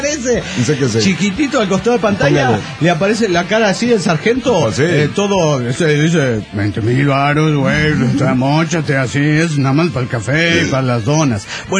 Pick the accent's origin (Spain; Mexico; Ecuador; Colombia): Mexico; Guadalajara, Jalisco; de Guadalajara, Jalisco, México